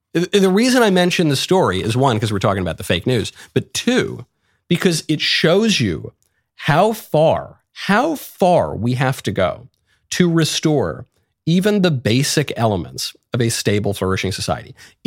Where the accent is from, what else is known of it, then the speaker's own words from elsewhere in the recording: New York, United States; You know, I'm from New York. I lived in LA.